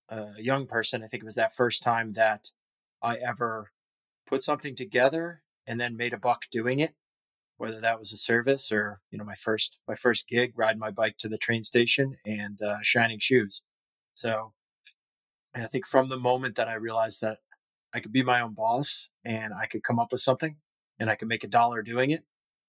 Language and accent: English; Boston, Massachusetts, United States; Growing up in the Boston area was fantastic. Like I said, born and raised here in Boston.